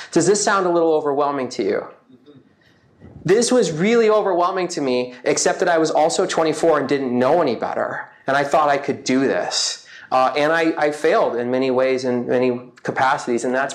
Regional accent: Michigan, United States; I grew up in Michigan. I was born and raised Seventh-day Adventist.

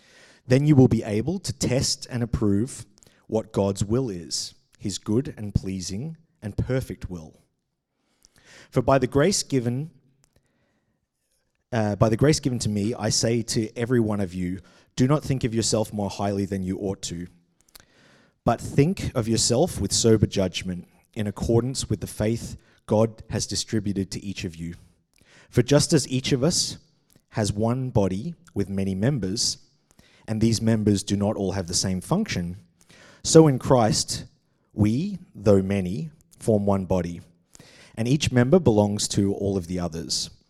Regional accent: Australia; accent: Australian English; I'm from Australia, so I'm going to be speaking in Australian English

